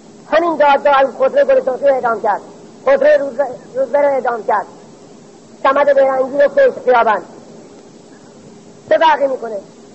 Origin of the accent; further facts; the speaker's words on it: Iran; به عنوان یک ایرانی، بلکه به عنوان یک هموطن